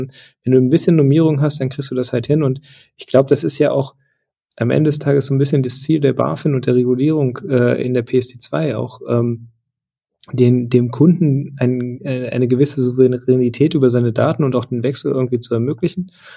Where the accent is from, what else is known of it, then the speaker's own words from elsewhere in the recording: Hanover, Lower Saxony, Germany; ich bin Hannoveraner